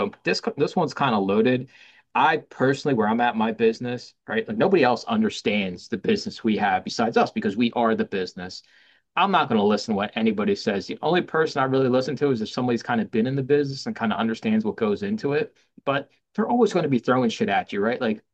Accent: Philadelphia, Pennsylvania, United States; growing up in Kensington, one of the worst neighborhoods in Philadelphia

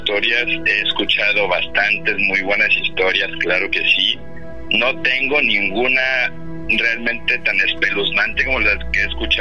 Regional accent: Xalapa, Veracruz, Mexico; Yo soy originario de Jalapa, Veracruz

